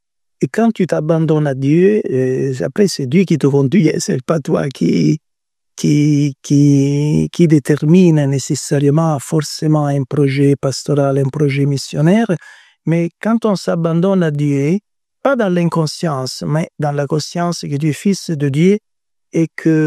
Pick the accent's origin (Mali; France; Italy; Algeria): Italy; French is a second language; Et parce que je suis italien.